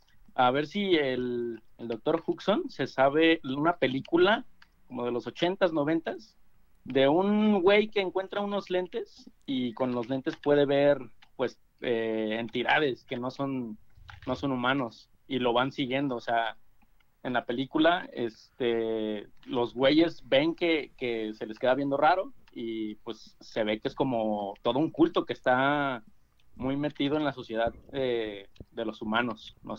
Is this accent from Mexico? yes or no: yes; Guadalajara, Jalisco, Mexico; De Guadalajara.